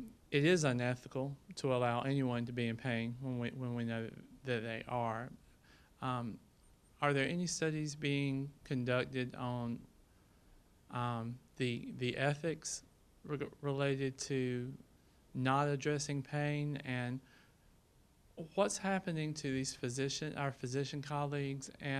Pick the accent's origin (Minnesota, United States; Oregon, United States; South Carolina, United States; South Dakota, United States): South Carolina, United States; I'm a pediatric nurse practitioner from South Carolina, if you can't tell from my accent.